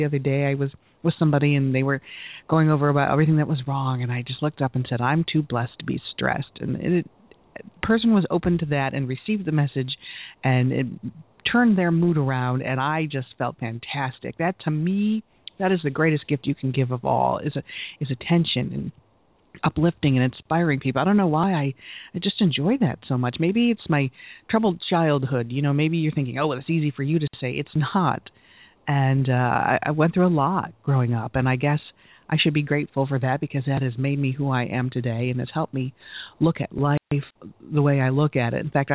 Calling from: Michigan, United States; I come to you from Michigan, and our state rock is the Petoskey Stone.

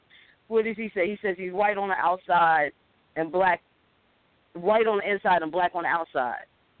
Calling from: Washington, District of Columbia, United States; I'm calling from Washington, D.C.

